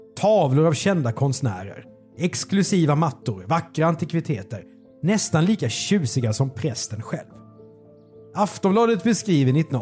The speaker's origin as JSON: {"language": "Swedish", "town": "Karlskrona", "region": "Blekinge", "country": "Sweden", "tie": "born there", "said": "Ja, alltså, jag är ju född i Karlskrona"}